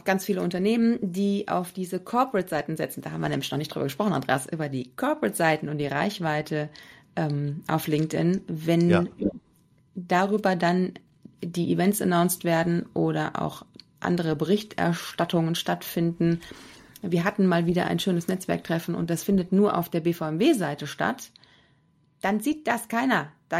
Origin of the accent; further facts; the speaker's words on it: Cologne, North Rhine-Westphalia, Germany; weil ich komme aus Köln